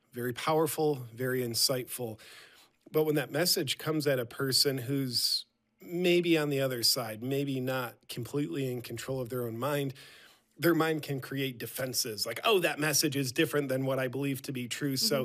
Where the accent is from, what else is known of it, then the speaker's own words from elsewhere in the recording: United States; born there; I was born in America and don't like to admit it, but it's true, so I will.